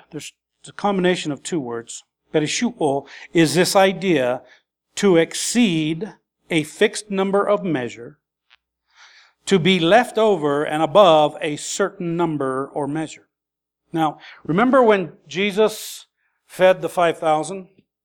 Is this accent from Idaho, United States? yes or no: yes; Idaho, United States; Obviously, I grew up in Idaho.